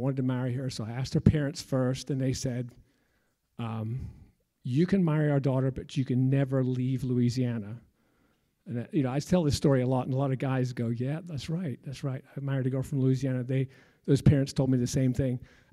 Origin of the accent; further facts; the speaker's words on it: Scotland, United Kingdom; I'm not from here. I'm from Scotland. That's a picture of me as a little boy. Born and raised